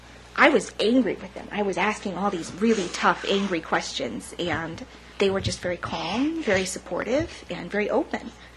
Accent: Idaho Falls, Idaho, United States; I grew up Pentecostal in Idaho Falls. I grew up in a Mormon town, not being Mormon, very, very Christian.

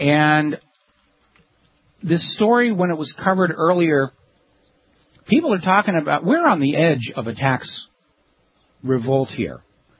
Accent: New Hampshire, United States; also born or lived in Boston; Now, I'm from New England originally. I was born in Boston, spent my childhood on a farm in New Hampshire, and so this is all local stuff for me.

